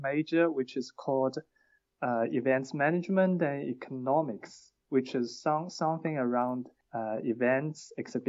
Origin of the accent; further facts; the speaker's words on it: Shanghai, China; English is a second language; moved away as an adult; now in United Kingdom; I came from Shanghai and I go abroad to UK for a postgraduate study